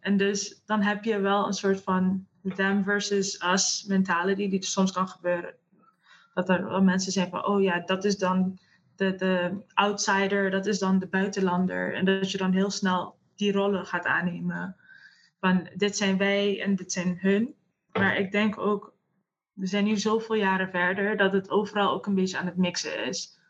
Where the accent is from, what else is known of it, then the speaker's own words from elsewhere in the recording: Curaçao; ik ben minder waard omdat ik dus uit Curaçao kom of ik kom uit de Antillen en dus word ik ook anders behandeld.